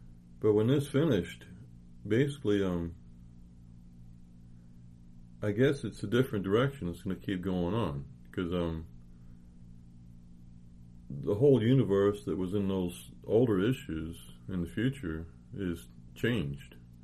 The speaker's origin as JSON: {"language": "English", "country": "United States", "said": "which, you know, as an American, I learned about."}